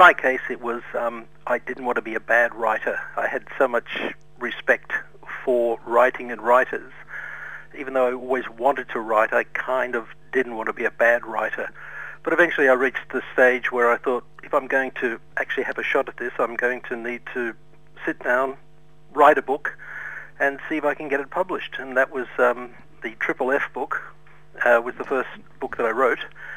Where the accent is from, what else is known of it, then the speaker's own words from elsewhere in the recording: Melbourne, Victoria, Australia; moved away as an adult; now in Sydney, Australia; I was born in Melbourne, so I'm a Melbourne boy originally, but I left when I was about 21 and travelled for a long time and eventually wound up in Sydney.